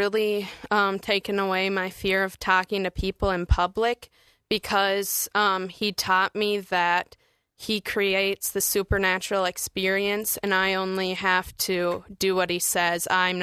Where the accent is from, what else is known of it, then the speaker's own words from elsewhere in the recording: Wisconsin, United States; I'm from Centerio, Wisconsin, and I'm 18 years old.